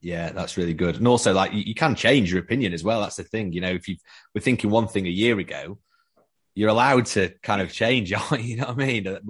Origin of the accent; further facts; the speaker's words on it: Sheffield, Yorkshire and the Humber, United Kingdom; Well, we're both from Sheffield, so we're Yorkshiremen